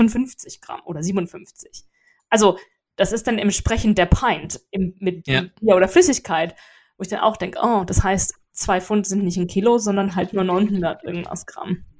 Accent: Germany; now in England, United Kingdom; ich bin Deutsche, er ist Amerikaner, wir leben in England

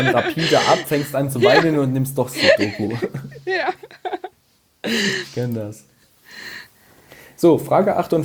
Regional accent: East Germany, Germany; Aber ich hatte als Jugendlicher ein Moped gehabt. Das ist ja jeder Moped gefahren bei uns im Osten.

